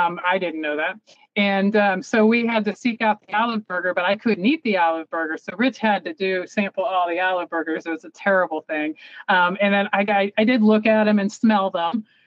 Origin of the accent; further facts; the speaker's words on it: Tarpon Springs, Florida, United States; I grew up in Florida, in the Tarpon Springs area. I don't know if you've ever been down there. They have a huge Greek population in Tarpon Springs.